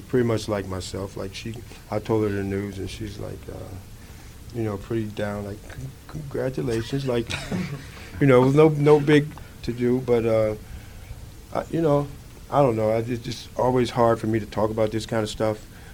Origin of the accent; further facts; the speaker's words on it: Chicago, Illinois, United States; moved away; Just the coming from where I came from Chicago, and going to Texas.